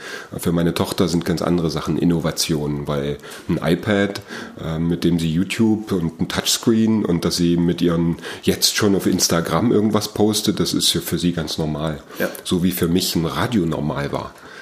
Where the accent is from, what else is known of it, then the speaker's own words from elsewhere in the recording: Germany; wir natürlich als Deutsche